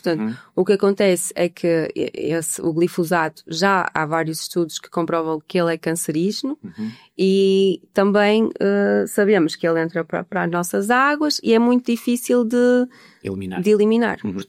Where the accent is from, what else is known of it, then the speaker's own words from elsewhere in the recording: Amarante, Norte, Portugal; born there; Eu nasci em Amarante, uhum. Que é onde estou agora, e também tenho uma bisavó, tinha, que já faleceu há uns dias de fazer 100 anos, que era algarvia, de Alcoutim